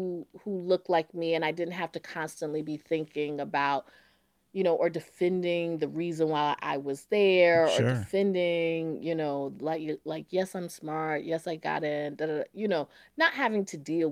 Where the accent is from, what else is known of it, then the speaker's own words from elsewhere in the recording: Durham, North Carolina, United States; Well, you know, I grew up in Durham, North Carolina, but my mother is a proud graduate of Winston-Salem State University